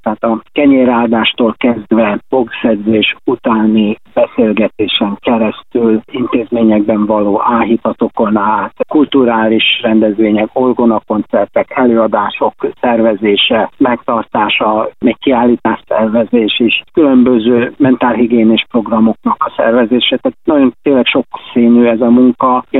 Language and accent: Hungarian; Budapest, Hungary; born there; Én Budapesten születtem